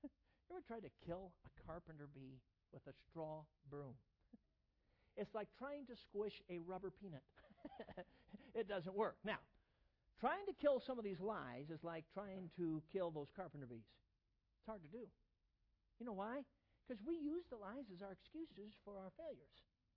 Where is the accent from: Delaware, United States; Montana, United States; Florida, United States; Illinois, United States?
Illinois, United States; Chicago; Well, you know, I grew up here in the Chicago area. I don't know anything about living in the country.